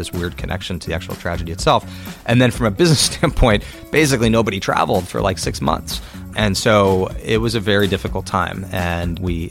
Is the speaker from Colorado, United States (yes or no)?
no; Manhattan, New York, United States; So I grew up here in Manhattan through fifth grade.